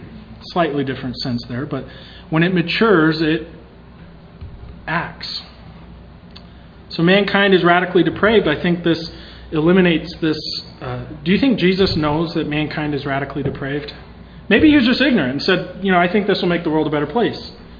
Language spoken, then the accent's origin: English; Utah, United States; growing up in Utah, Mormon land, as it's affectionately called, it's a great place to be raised.